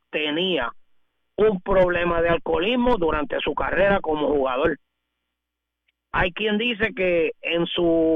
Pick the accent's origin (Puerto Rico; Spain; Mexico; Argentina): Puerto Rico; porque como boricua me encanta cuando uno de los nuestros gana